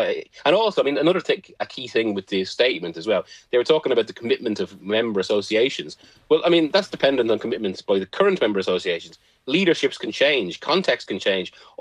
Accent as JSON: {"language": "English", "country": "Ireland", "tie": "born or raised there", "said": "I'm Irish, obviously, I've grown up in Ireland"}